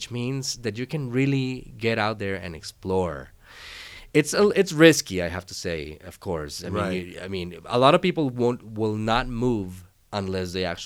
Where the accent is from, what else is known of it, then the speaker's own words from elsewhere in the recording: Costa Rica; moved away; also born or lived in Indiana, United States; they learned that I was from Costa Rica.